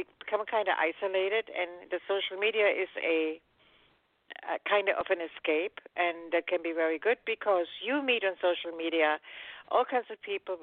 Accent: Germany; growing up in Germany, it was like this. I was living with my parents, my grandparents.

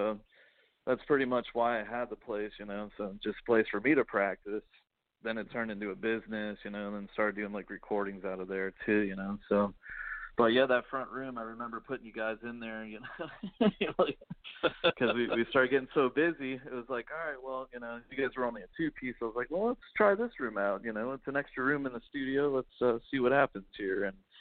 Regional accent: Palm Harbor, Florida, United States; also born or lived in Brooklyn, New York; No, I was born in Brooklyn, New York. Then my family moved here when I was pretty much around six. You know, we moved to Palm Harbor, and then I, you know, grew up there pretty much

